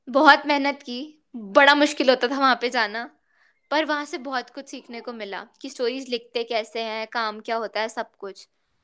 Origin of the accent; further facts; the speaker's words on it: Jaipur, Rajasthan, India; और मैं भी जयपुर से हूँ तो मैं भी जयपुर आ रही थी दिवाली ब्रेक के लिए